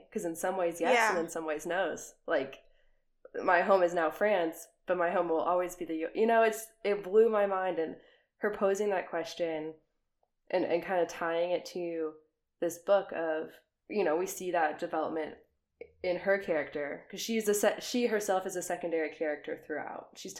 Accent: United States; I don't think I will ever shed the fact that I'm American. I think that will always be noticeable.

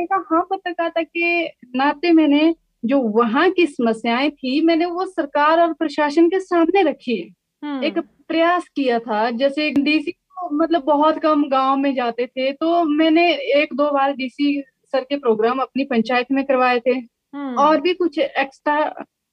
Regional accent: Tharjun, Himachal Pradesh, India; और मैं ग्राम पंचायत थरजून की रहने वाली हूँ, ब्लॉक गोहर, डिस्ट्रिक्ट मंडी.

